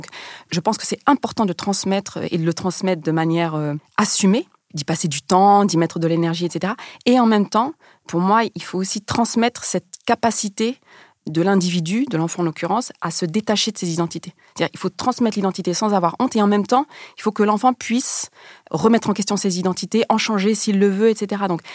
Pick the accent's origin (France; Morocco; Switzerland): Morocco; Rif; born there; je suis une mère arabe, notamment, ben, je ne suis pas si arabe que ça, parce que, alors, moi, je suis née, effectivement, dans le Rif marocain, où, en fait, on n'est pas arabe, on est berbère, comme on dit, c'est-à-dire, on est amazir.